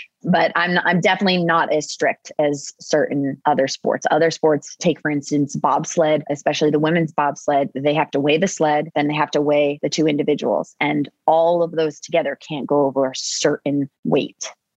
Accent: Roxbury, Connecticut, United States; We grew up in Connecticut in a little town, Roxbury. We're basically in the middle of nowhere.

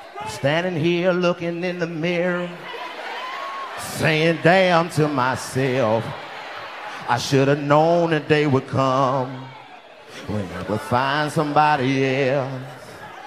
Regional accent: Washington, District of Columbia, United States; I come from Washington, D.C. I come from the home of the mayor who got caught smoking crack. But let me tell you how real my city is.

